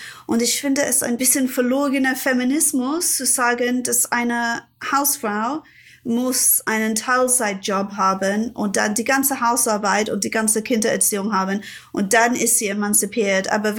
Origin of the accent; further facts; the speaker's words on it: Ilford, London, United Kingdom; Ich komme nicht wirklich aus London. Ich komme aus Ilford. Das ist so Spandau-mäßig.